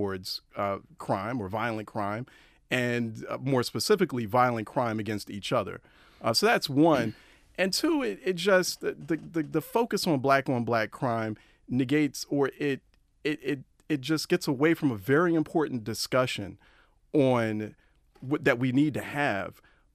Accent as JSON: {"language": "English", "town": "Philadelphia", "region": "Pennsylvania", "country": "United States", "tie": "born or raised there", "said": "I grew up in North Philadelphia, so I mean, I've seen it. I know it. I grew up with that."}